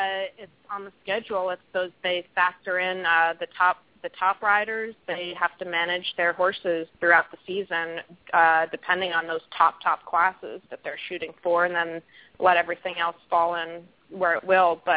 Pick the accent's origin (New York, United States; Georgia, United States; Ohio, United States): New York, United States; As a New Yorker, I'm terrified of Florida ocean, but I do go to the beach.